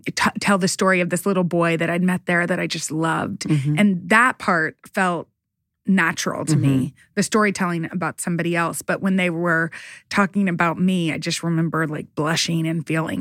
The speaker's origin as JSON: {"language": "English", "town": "Midland", "region": "Texas", "country": "United States", "tie": "born or raised there", "said": "We grew up in Midland, Texas, moved to Dallas."}